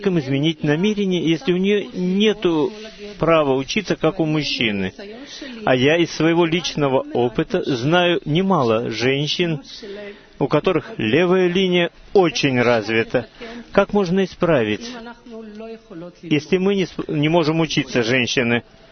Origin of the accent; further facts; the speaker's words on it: Eilat, Southern District, Israel; Я из Эйлата.